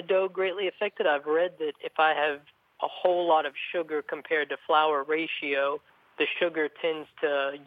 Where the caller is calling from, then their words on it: Louisville, Kentucky, United States; I'm calling from Louisville, Kentucky.